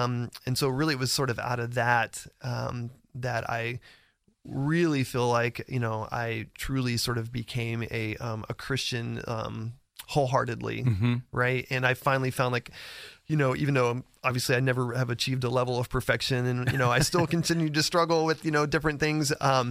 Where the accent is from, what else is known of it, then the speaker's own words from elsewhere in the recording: Belleview, Florida, United States; now in Gainesville, United States; I'm originally from Ocala, South Marion County, Bellevue more specifically.